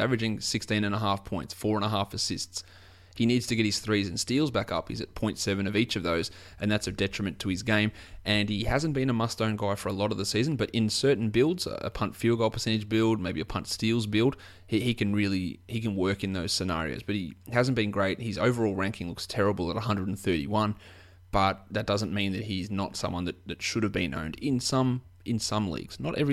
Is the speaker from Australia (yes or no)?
yes; Australia; accent: Australian; Now, if my Australian accent's a little bit hard for you to understand, it is Loot, L-O-O-T, Crate.